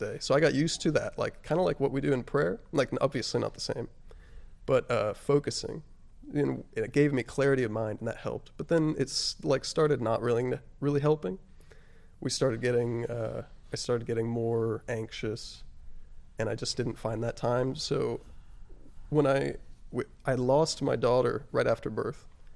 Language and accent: English; New Mexico, United States; also born or lived in Texas; I was born in Texas. My mom moved with me to New Mexico shortly after, so I was about a year old.